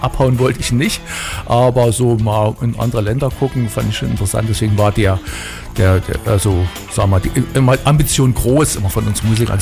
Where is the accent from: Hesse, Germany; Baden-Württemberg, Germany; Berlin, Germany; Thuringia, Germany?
Thuringia, Germany; Erfurt; Ich bin Erfurter, man sagt Erfurter Puffbohne.